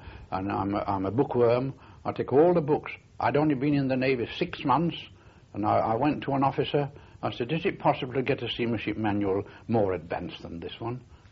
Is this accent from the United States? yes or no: no; Yorkshire and the Humber, United Kingdom; because I'm a Yorkshireman. You may have guessed that by now.